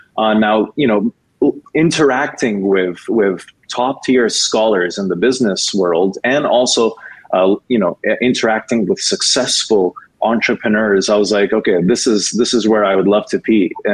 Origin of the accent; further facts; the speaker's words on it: Vancouver, British Columbia, Canada; I was raised in Vancouver, Canada, where I received my education.